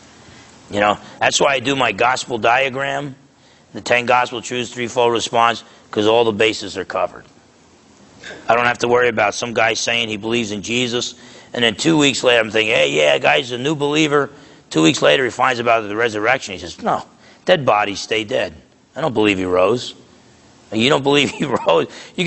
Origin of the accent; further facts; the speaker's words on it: New Jersey, United States; I grew up in a loud part of the country. With a loud people, Italians growing up in Essex County, New Jersey.